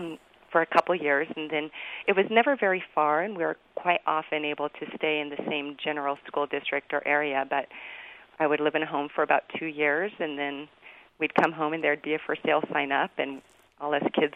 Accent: California, United States; now in Utah, United States; As I said, I grew up with a single mom. I grew up in California. I've been in Utah just about 10 years. And so as an adult, we moved here for my husband's work. But I grew up and got married in California.

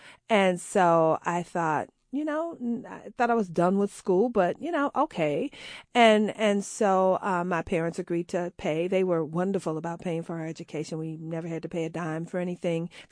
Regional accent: Chicago, Illinois, United States; Hey, I'm from Chicago.

